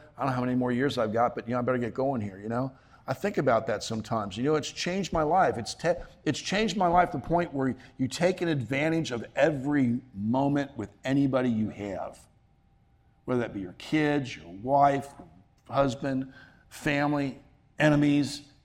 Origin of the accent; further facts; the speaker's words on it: United States; excuse me, I'm from the United States, dumb American, you know, whatever.